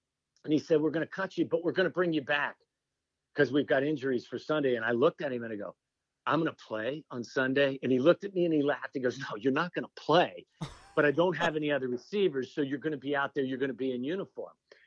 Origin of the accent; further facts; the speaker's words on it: Cincinnati, Ohio, United States; I've been doing this since I was 8 years old, growing up in Cincinnati, Ohio.